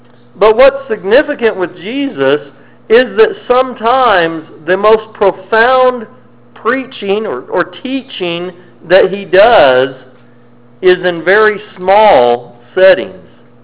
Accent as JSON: {"language": "English", "region": "Colorado", "country": "United States", "tie": "born or raised there", "moved": "yes", "said": "I grew up in Colorado, and you know, in Colorado you get a lot more snow than we do down here."}